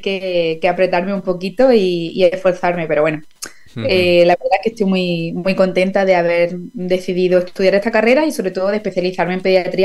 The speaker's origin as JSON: {"language": "Spanish", "town": "Jaén", "region": "Andalusia", "country": "Spain", "said": "Yo soy de Jaén, pero luego trasladé el expediente a Granada."}